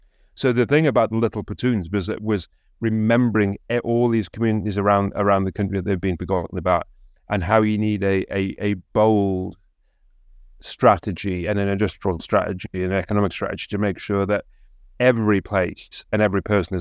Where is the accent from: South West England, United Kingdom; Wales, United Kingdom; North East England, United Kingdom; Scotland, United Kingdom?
North East England, United Kingdom; Consett; I wanted to write a book about my hometown of Consett and lots of little places like that and big places like that, which were dominated by industry, by steelworking in Consett's case, or by coal mining